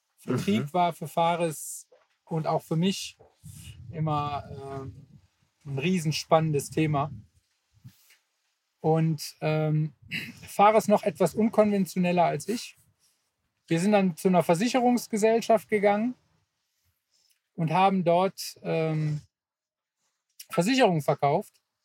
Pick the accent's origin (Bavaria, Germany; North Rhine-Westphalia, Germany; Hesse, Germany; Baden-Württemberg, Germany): North Rhine-Westphalia, Germany; Bonn; Wir kommen aus dem Rheinland, ne, Bonn. Und Bonn ist ja auch Köln. Und Bonn ist ja sehr für Karneval.